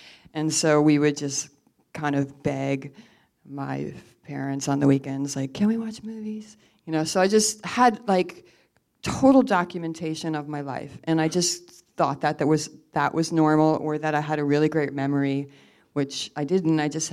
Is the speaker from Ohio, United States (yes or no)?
no; New Jersey, United States; I mean, I lived in a town not that far away from New York City, but when you don't have a car and there's no public transportation and there's just farms and your bicycle, New York is very far away